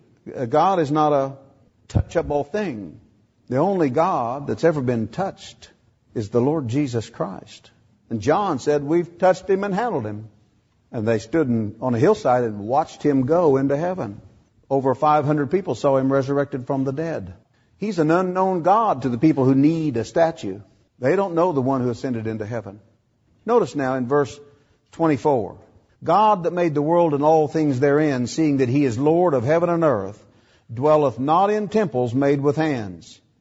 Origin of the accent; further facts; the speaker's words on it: Indiana, United States; When I grew up in Indiana, the average size farm in our county was 136 acres.